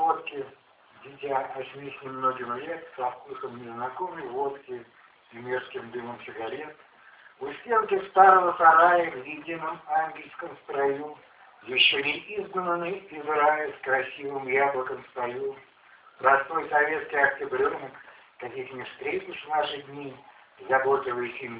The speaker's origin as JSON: {"language": "Russian", "region": "Moscow", "country": "Russia", "tie": "born there", "said": "«Марксистский переулок» — это то место, где я родился, в Москве, в 47-м году, на Таганке, там на двушке, кстати, изображен вот этот мой деревянный дом."}